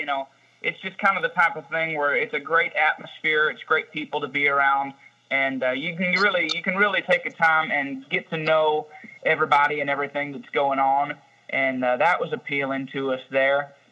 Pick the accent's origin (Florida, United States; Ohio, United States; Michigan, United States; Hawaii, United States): Michigan, United States; And since we're from Michigan, that's where … became based out of.